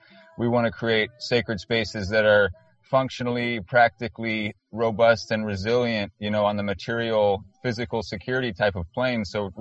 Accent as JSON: {"language": "English", "region": "Northwest", "country": "United States", "tie": "born or raised there", "said": "I grew up in the Northwest and she grew up in Southern California"}